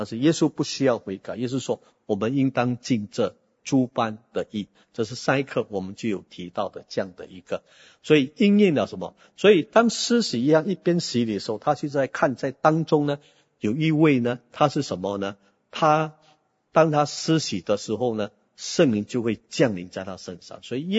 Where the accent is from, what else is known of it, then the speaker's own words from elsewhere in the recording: Chaozhou, Guangdong, China; 我虽然是潮州人，但是很多以前在福建教会我是用福建话的，用潮州话讲很难